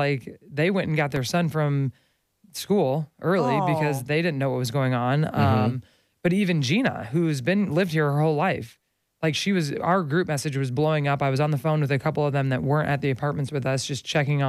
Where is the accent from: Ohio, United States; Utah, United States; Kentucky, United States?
Ohio, United States; And I'm like, I'm from Ohio.